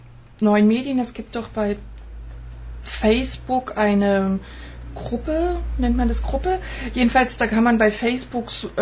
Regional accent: Berlin, Germany; now in Stuttgart, Germany; ich komme ja ursprünglich aus Berlin. Ich bin ja erst seit 98 oder schon seit 98 hier in Stuttgart

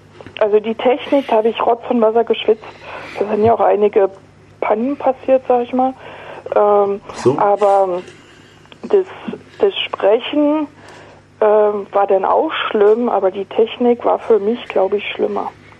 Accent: Berlin, Germany; moved away as an adult; now in Stuttgart, Germany; ich komme aus Berlin, da liegt mir das Sprechen vielleicht auch ein bisschen in die Gene, weiß ich nicht. Aber ich bin damals aus Berlin 98 gekommen und war da auch schon in der Selbsthilfe und bin in die Stuttgarter Selbsthilfe gekommen

